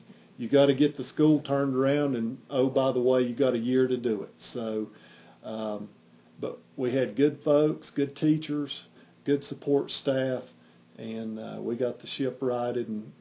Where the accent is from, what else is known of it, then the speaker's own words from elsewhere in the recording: United States; Well, I am from Haywood County, proud to be a Haywood County native, and I am a product of Haywood County Schools